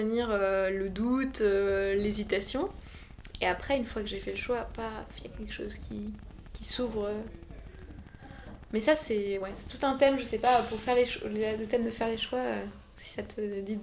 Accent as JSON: {"language": "French", "town": "Paris", "region": "Île-de-France", "country": "France", "said": "En tant que Français, Parisien, on se plaint souvent, surtout Parisien, on se plaint souvent d'être à Paris"}